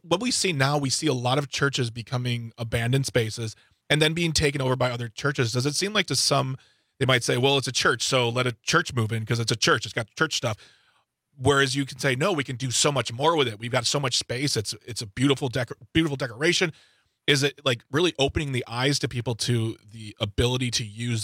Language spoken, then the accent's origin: English; Waukesha, Wisconsin, United States; I know I grew up here in Waukesha